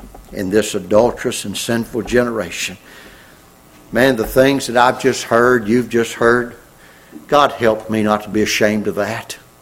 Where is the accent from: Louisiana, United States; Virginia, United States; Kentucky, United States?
Louisiana, United States; I remember growing up in Louisiana